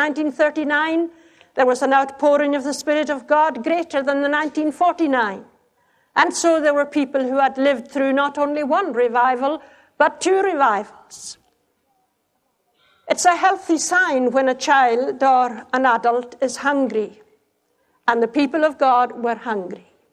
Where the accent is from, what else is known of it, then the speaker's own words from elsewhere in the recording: Scotland, United Kingdom; I was born and brought up in the Hebridean Islands.